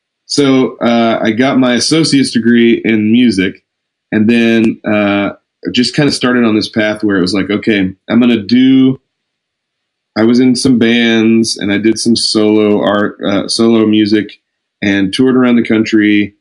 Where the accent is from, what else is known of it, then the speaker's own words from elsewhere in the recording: Lubbock, Texas, United States; I grew up in Lubbock also, and I have a twin sister, and we are exact opposites of each other.